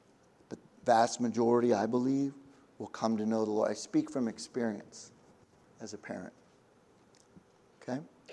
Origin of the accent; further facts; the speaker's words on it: Florida, United States; I'm from Florida, and more than once I've had to learn the hard way that when I'm swimming out there in the ocean